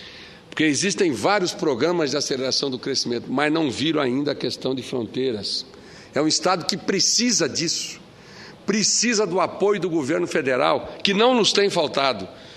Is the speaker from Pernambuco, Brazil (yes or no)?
no; Corumbá, Mato Grosso do Sul, Brazil; born there; nasci em Corumbá, fronteira com a Bolívia. Por 15 quilômetros eu era boliviano.